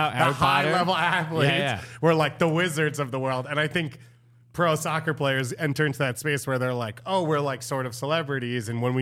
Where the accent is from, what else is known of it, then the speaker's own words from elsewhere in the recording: New York City, New York, United States; as a New Yorker